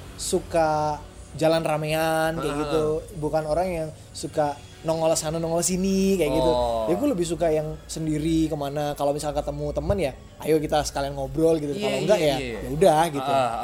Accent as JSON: {"language": "Indonesian", "region": "Java", "country": "Indonesia", "said": "Gue bosok Jawa kan, aku orang Jawa ya."}